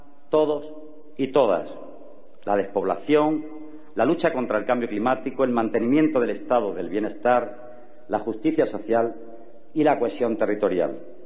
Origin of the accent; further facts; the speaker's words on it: Andalusia, Spain; Me siento orgulloso como andaluz de personas como vosotros y como vosotras.